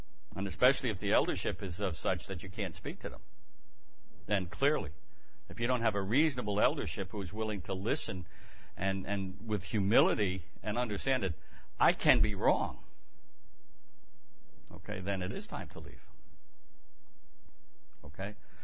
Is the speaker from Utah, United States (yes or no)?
no; New York, United States; accent: Brooklyn; which you'll hear me butcher this morning with my Brooklynese accent